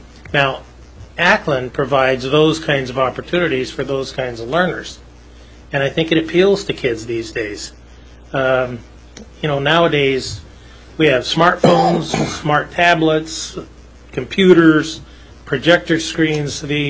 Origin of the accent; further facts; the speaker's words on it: Anchorage, Alaska, United States; I grew up in Anchorage in the 50s. I came back to Alaska in the 80s.